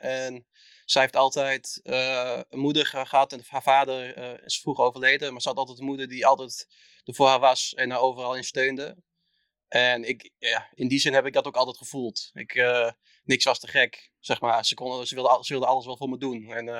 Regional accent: Leeuwarden, Friesland, Netherlands; also born or lived in Enschede; ik voel me echt een Leeuwarder. Ik heb familie woont nog wel in Enschede, maar ja, als je hier zo lang woont, ik heb wel hard voor de plek gekregen.

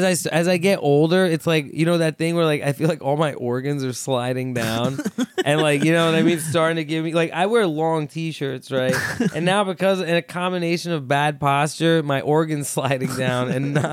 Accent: Thailand; I'm Pakistani. And we get hairy at like 7.

